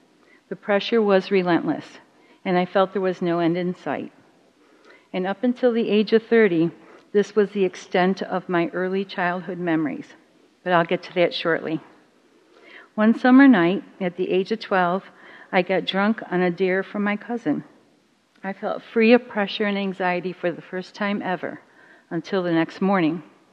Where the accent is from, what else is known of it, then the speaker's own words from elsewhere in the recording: Rochester, New York, United States; Growing up in Rochester, New York, my father was lord and master of our home.